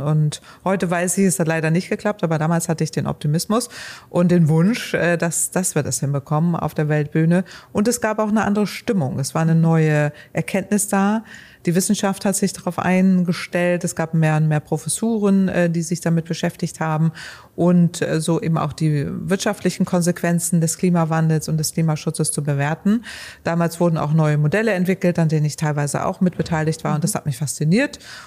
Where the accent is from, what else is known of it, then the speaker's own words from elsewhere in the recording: Northwest Germany, Germany; Ja, ich komme aus dem Nordwesten Deutschlands, da ist Gegenwind Energie im wahrsten Sinne des Wortes, also ganz viele Windanlagen